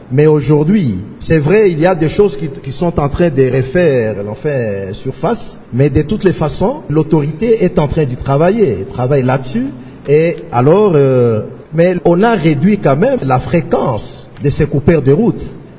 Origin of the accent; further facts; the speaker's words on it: Manono, Tanganyika, DR Congo; Soyez certains, parce que moi-même, je suis de Manono.